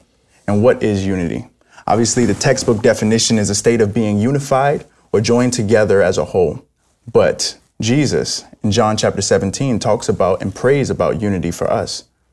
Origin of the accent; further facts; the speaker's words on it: New York City, New York, United States; I'm originally from New York City. Me and my father, we became homeless in New York and sleeping on Central Park benches